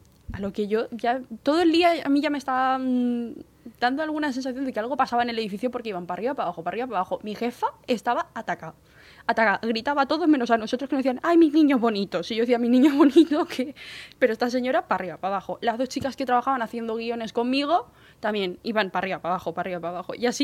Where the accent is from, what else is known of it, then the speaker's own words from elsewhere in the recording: Spain; Yo soy española.